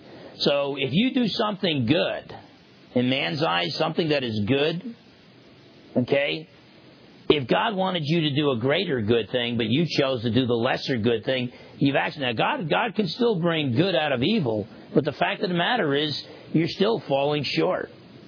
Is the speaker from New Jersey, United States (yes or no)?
yes; New Jersey, United States; growing up in New Jersey, that used to happen all the time.